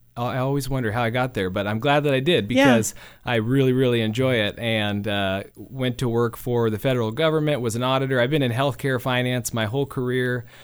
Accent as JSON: {"language": "English", "town": "Salem", "region": "Oregon", "country": "United States", "tie": "born or raised there", "said": "But I will say I was born and raised here in Salem."}